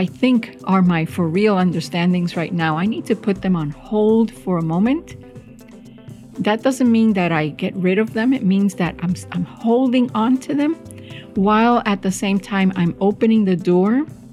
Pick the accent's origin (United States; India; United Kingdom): United States; New York; So I grew up in New York City, Brooklyn, as a matter of fact, and my family was an immigrant family from Puerto Rico